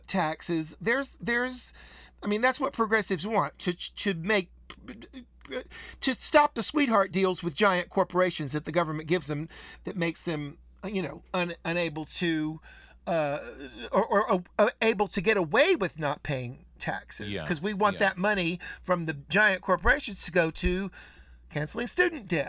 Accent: North Carolina, United States; is that it's also a hillbilly thing. And I'm from North Carolina.

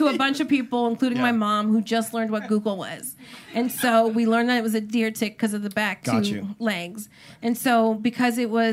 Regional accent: New Jersey, United States; Say that because I'm from Jersey.

